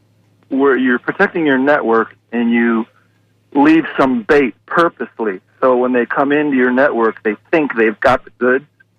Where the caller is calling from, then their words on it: Tampa, Florida, United States; from Ybor City.